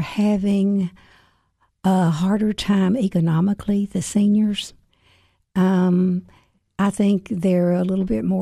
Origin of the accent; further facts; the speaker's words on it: Cookeville, Tennessee, United States; I'm a native Putnam Countyan.